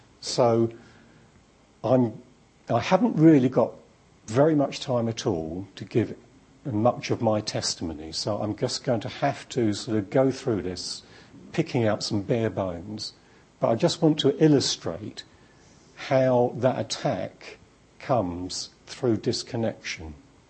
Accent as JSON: {"language": "English", "town": "Kentish Town", "region": "London", "country": "United Kingdom", "tie": "born or raised there", "said": "mother came from Portsmouth. My father came from Aldborough in Suffolk, so about 120 miles away from where I was brought up in Kentish Town."}